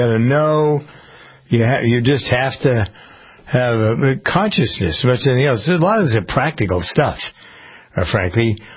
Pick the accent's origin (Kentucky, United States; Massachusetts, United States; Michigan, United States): Massachusetts, United States; Framingham; I was just looking at an obit from a fellow who is a doctor in my hometown of Framingham who died at the age of 57 over this past weekend.